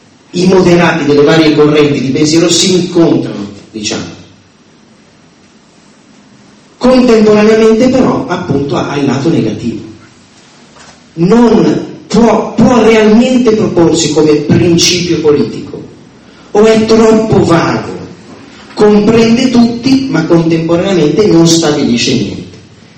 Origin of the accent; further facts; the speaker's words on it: Milan, Lombardy, Italy; non perché io sono milanese